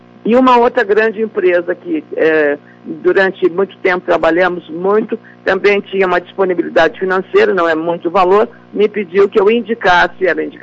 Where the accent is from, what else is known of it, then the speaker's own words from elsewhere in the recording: Lagoa Vermelha, Rio Grande do Sul, Brazil; é a cidadã … filha da Lagoa Vermelha, que quero muito bem a minha terra.